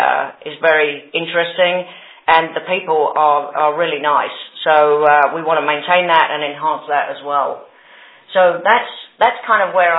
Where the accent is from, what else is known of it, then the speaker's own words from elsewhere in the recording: United Kingdom; Since I was raised in the UK, it doesn't matter.